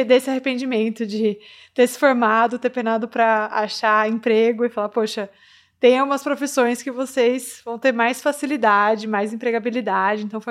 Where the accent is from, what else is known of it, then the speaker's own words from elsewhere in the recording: São José dos Campos, São Paulo, Brazil; Eu sou de São José dos Campos e eu tenho duas irmãs, então nós somos 3 meninas.